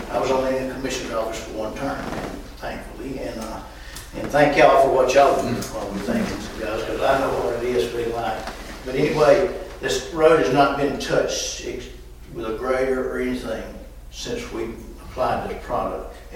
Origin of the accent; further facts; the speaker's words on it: United States; I came from Sabine County.